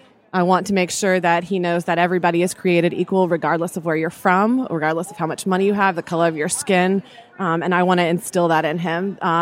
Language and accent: English; Washington, District of Columbia, United States; I'm from Washington, D.C., and I am 33.